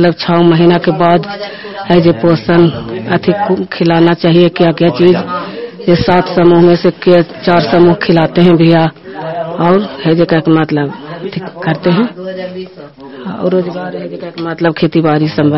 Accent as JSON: {"language": "Hindi", "town": "Nagarnausa", "region": "Bihar", "country": "India", "said": "नगर नौसा प्रखंड नालंदा जिला से बोल रही हूँ।"}